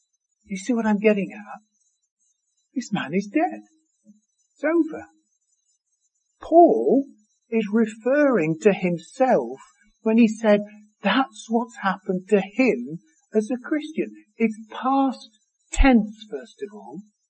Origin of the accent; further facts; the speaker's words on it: France; all the way back growing up in France.